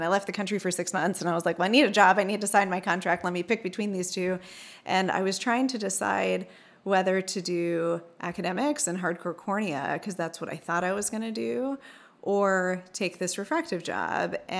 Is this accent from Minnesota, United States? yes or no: no; Oklahoma, United States; We're a little more laid back and we're from Oklahoma and we're used to people being like really nice and really chill.